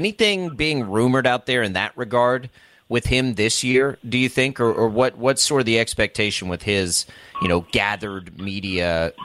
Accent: Texas, United States; Now, I'm from Texas. You can imagine where my allegiance lies on this.

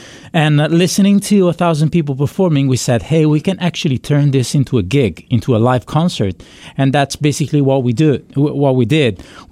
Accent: Italy; I come from Italy

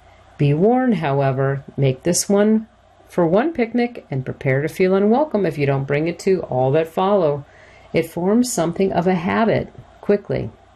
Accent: Dayton, Ohio, United States; That's from Irma Bombecht from my hometown, Dayton, Ohio.

